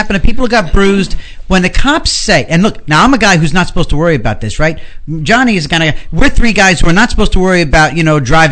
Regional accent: New York, United States; Oh, we're from New York, and we flaunt it. We talk our own language.

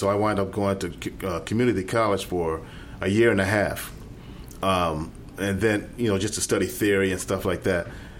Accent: Philadelphia, Pennsylvania, United States; Yeah, I grew up in Philadelphia, and you know, my father, he was quite the handyman.

